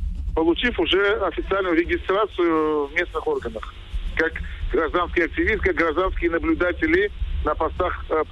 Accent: Crimea, Ukraine; мы как крымские татары, пронизанные информацией, которая идет с Крыма

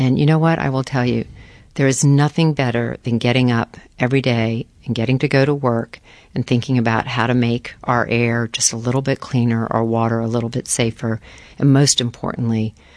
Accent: Florida, United States; I grew up in Florida. I grew up when the Everglades was still sort of a beautiful, untouched, somewhat unspoiled area.

